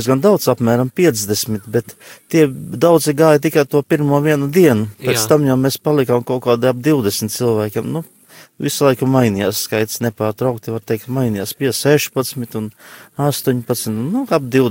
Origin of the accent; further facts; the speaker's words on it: Gulbene, Gulbene Municipality, Latvia; Es esmu no Gulbenes, es svētākā sakramenta draudzes.